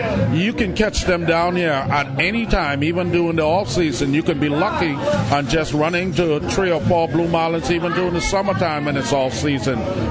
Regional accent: Wimpsis Bight, South Eleuthera, Bahamas; I grew up on South Eleuthera in a little settlement called Wimpsis Bight

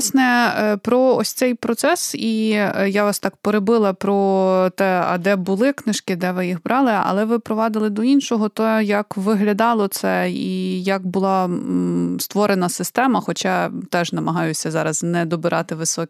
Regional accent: Kyiv, Ukraine; Я народилася і виросла в Києві

